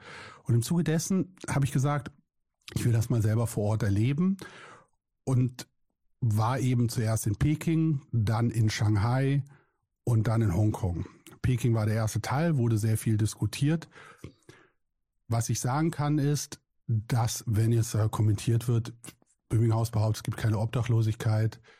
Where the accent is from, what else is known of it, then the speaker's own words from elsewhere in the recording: Berlin, Germany; dachte ich wieder als Berliner so, oh, was wollen die?